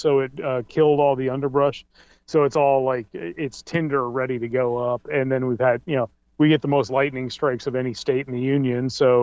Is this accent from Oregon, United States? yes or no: yes; Oregon, United States; well, I come from Oregon and you want us doing this because you don't want to be doing what they do in Oregon in Florida.